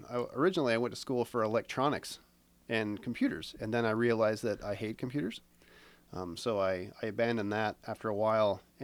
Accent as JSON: {"language": "English", "town": "Wiota", "region": "Iowa", "country": "United States", "said": "Well, I'm originally from Wyota, the big old town of Wyota"}